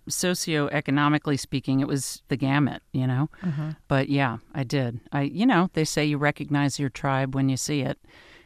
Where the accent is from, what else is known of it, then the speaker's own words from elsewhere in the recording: Nyack, New York, United States; So I grew up near Nyack in Rockland County, New York.